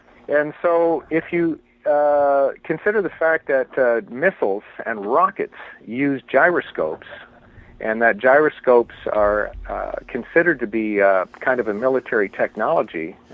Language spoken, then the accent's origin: English; Ontario, Canada; But I grew up in Ontario